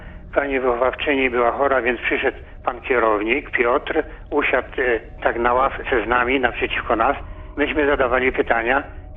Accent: Lower Silesian Voivodeship, Poland; ponieważ pochodzę spod Jeleniej Góry. Tam jest widok na Karkonosze

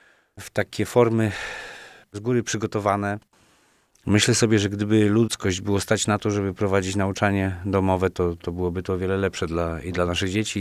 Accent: Wrocław, Lower Silesian Voivodeship, Poland; Już później jako nastolatek często we Wrocławiu mieliśmy tę możliwość, że tych teatrów było kilka i wybór repertuarowy był dosyć szeroki.

